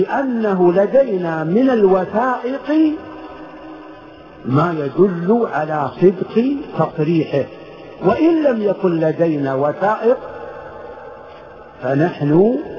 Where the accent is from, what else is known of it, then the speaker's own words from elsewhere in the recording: Saudi Arabia; في بلدنا المملكة العربية السعودية